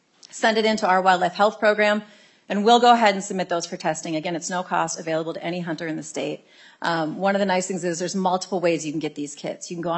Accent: Minnesota, United States; so I'm extremely proud when I travel around, go to different conferences, and be able to say that I'm from Minnesota because we care here.

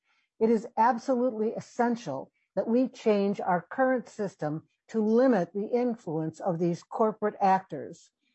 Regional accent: Chicago, Illinois, United States; now in St. Paul, United States; I live in St. Paul. I grew up in Chicago as a daughter of Filipino immigrants who came to the United States after World War II.

